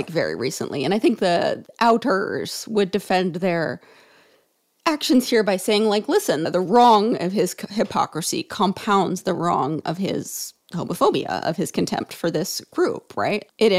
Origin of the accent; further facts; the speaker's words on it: Connecticut, United States; This is a joke about the fact that I grew up in Connecticut, which is also very embarrassing.